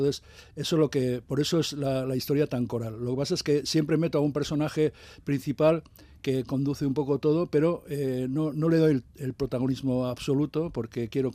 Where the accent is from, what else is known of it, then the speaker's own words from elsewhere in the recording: Hernani, Basque Country, Spain; y yo soy de Hernani